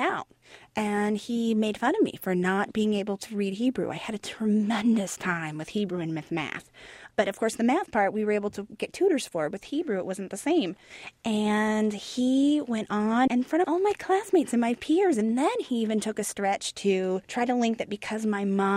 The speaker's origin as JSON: {"language": "English", "town": "Las Vegas", "region": "Nevada", "country": "United States", "tie": "born or raised there", "said": "Growing up in Las Vegas was so different, as you guys can imagine, you know. We always had our Passover Seders in a casino."}